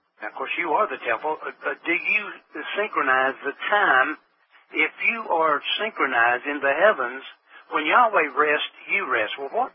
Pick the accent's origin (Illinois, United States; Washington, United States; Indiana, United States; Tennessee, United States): Tennessee, United States; born there; back in 1937 when I was born, there was probably a Gregorian calendar hanging in the little storefront building that I was born in here in Tennessee.